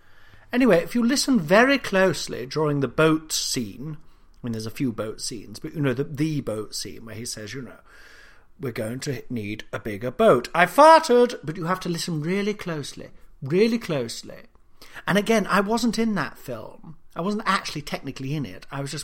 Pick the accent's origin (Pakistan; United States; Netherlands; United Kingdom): United Kingdom; Nottingham, East Midlands; I'm from Nottingham, for fuck's sake.